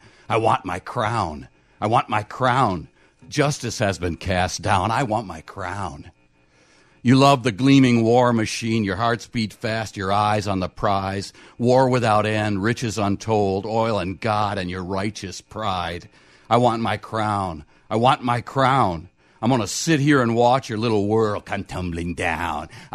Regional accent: Wisconsin, United States; I'm from Wisconsin. It used to be a progressive state.

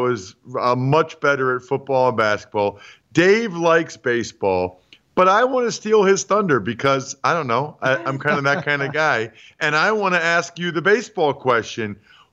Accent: Reading, Pennsylvania, United States; I am a big Pennsylvania guy. And I like Joe Maddon. I like him a lot. He's from Hazleton. I'm from Reading.

